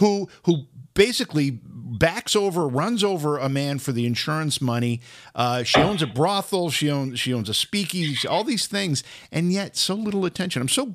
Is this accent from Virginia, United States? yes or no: no; Oneonta, New York, United States; growing up in Oneonta, that's one of those buildings that you drive by, be in the back seat of my parents' car, look in and say, wow, I'd love to live in that someday.